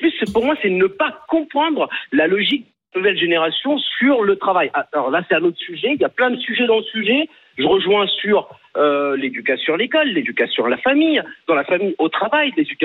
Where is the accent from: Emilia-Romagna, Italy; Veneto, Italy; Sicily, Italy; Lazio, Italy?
Sicily, Italy; Moi aussi, je suis né en Sicile, vous parlez de l'Italie. J'ai commencé à travailler, j'avais 11 ans.